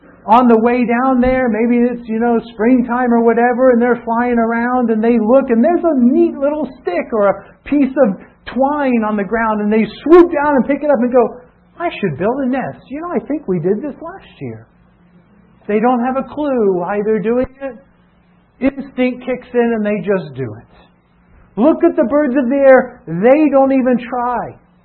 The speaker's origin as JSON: {"language": "English", "region": "the South", "country": "United States", "said": "I don't even like Domino's Pizza. I'm from the South. I used to love Domino's Pizza until I moved here and you ruined me."}